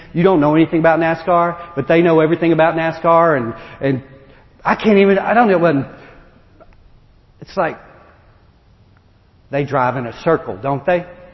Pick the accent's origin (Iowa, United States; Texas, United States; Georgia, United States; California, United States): Texas, United States; now in Tennessee, United States; See, I'm from Texas. I talked funny before I got here.